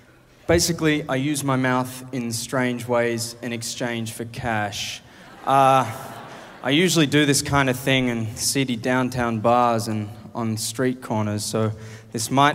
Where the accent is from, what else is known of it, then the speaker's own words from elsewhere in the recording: Brisbane, Queensland, Australia; You know, I'm from Brisbane, which is a great city to live in.